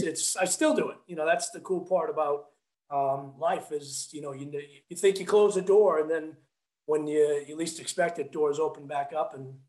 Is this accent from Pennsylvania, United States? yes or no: no; Massachusetts, United States; And, you know, I grew up in Massachusetts.